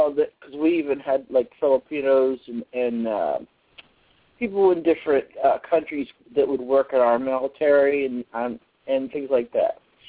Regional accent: New Jersey, United States; I'm originally from South Jersey. My dad was a tomato farmer, so we were poor.

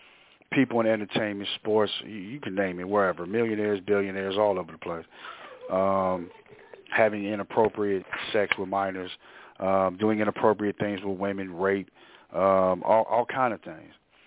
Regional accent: Cleveland, Ohio, United States; I know, unfortunately, because, you know, I'm from Cleveland

